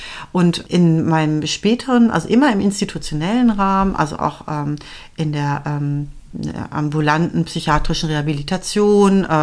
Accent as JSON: {"language": "German", "region": "West Germany", "country": "Germany", "said": "und ich da auch mehr als Wessi sozusagen auch beäugt wurde"}